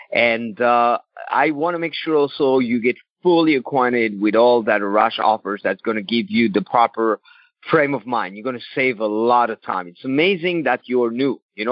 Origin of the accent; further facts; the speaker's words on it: Switzerland; I think it's Switzerland, my home country.